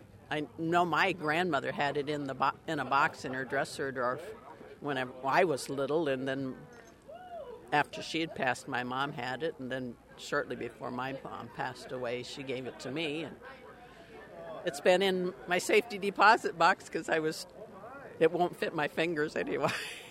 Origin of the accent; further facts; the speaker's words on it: Algona, Iowa, United States; I'm from Algona, Iowa, about 6.5 hours from Fargo, North Dakota.